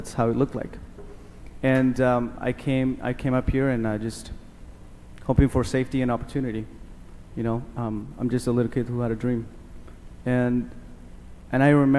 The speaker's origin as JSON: {"language": "English", "town": "Ixnanconop", "country": "Guatemala", "tie": "born or raised there", "second_language": "English", "moved": "yes", "lives_now": "United States", "said": "I grew up in Guatemala in a small village called Ixnanconop, just a couple hundred people. It was mainly the language that they were speaking is Conjobal, completely different in English, I mean Spanish."}